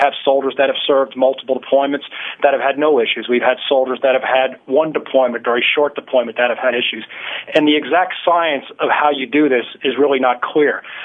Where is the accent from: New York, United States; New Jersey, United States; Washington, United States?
New York, United States; No, I grew up in New York, actually.